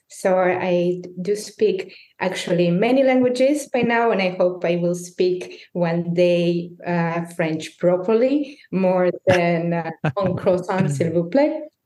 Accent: Belarus; English is a second language; moved away as an adult; now in Barcelona, Spain; So originally I'm from Belarus, but here, as you know, now I'm in Barcelona.

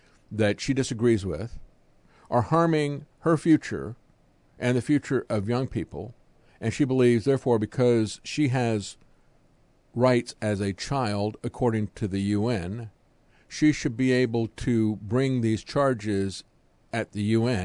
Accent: the South, United States; she had a different version of history than I got from reading the actual sources from growing up in the South.

